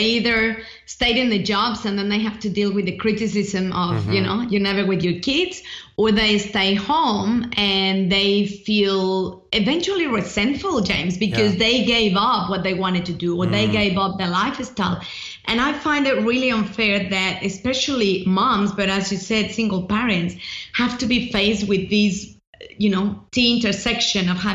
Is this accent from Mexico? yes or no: yes; Mexico; accent: mixed; now in Australia; you know, I'm originally from Mexico, even though I've been in Australia for a long time, hence the mixed accent.